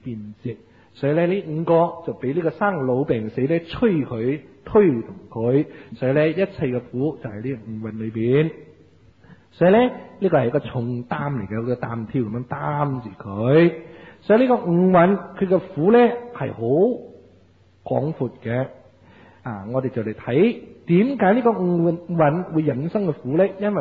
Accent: Malaysia; 咁我哋马来西亚人嘅拜拿督公咧，所以我哋香港信徒嚟嘅

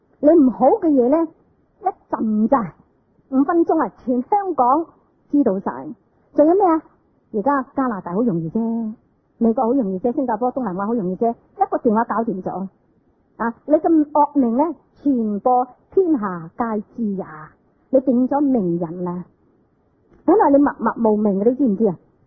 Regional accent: China; 咁啊，因此呢嗱，我哋中国人都有喎，嗱，我哋中国人你啲人呢拜观音嗰啲呢

